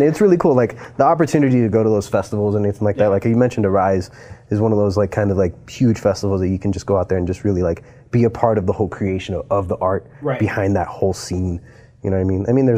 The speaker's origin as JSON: {"language": "English", "town": "Miami", "region": "Florida", "country": "United States", "said": "Oh, no, I'm originally from Miami."}